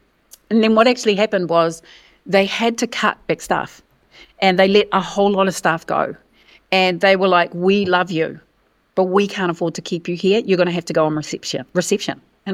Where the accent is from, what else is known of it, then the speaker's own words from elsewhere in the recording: Wairoa, Hawke's Bay, New Zealand; I'd never done it, right? I'm from Wairoa. I'm like, what the heck?